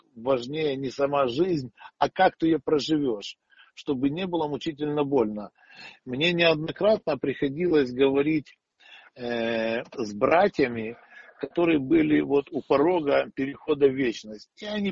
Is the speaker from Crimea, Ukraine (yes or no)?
no; Khmelnytskyi, Khmelnytskyi Oblast, Ukraine; я сам родом из Хмельницкого